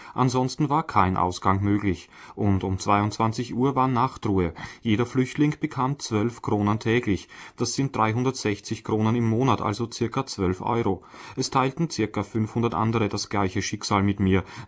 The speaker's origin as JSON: {"language": "German", "country": "Afghanistan", "second_language": "German", "lives_now": "Prague, Czech Republic", "said": "Ich mag Prag sehr. Es ist eine wunderschöne Stadt. Doch es ist nicht meine Heimat. Meine Heimat ist Afghanistan."}